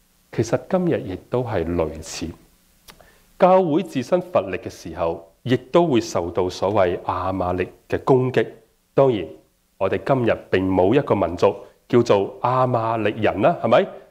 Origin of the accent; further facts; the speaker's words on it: Guangdong, China; 哦，用我们广东话来讲，是展现了一种很阴质的一种特质的。